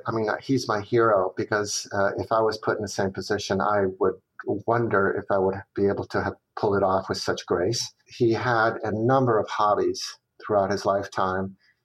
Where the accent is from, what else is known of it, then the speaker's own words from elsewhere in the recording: Chile; also born or lived in Venezuela; I was born in Venezuela, but I was immediately plucked away with the family to also go live in Chile for my first 7 years, following my father's job.